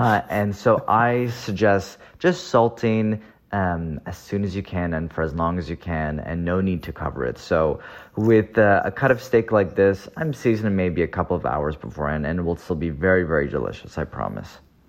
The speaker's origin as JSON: {"language": "English", "region": "California", "country": "United States", "tie": "born or raised there", "said": "I was just in the Bay Area, my hometown."}